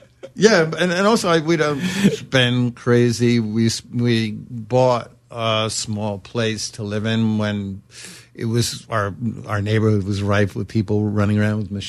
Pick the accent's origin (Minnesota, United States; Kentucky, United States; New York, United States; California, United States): New York, United States; Brooklyn; You know, somebody says, are you American? I'm like, no, I'm from Brooklyn.